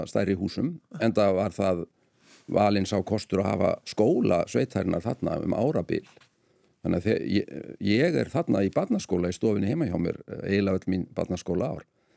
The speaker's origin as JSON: {"language": "Icelandic", "town": "Gunnarsstaðir", "region": "Northeastern Region", "country": "Iceland", "tie": "born or raised there", "said": "ég er frá Gunnarstöðum sem eru austanvert í Þistilfirði."}